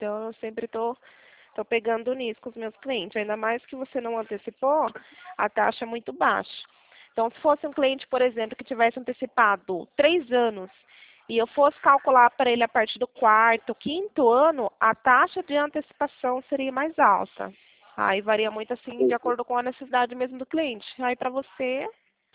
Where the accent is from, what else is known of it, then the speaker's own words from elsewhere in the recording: Sorocaba, São Paulo, Brazil; Sou daqui de Sorocaba, mas eu atendo o Brasil todo.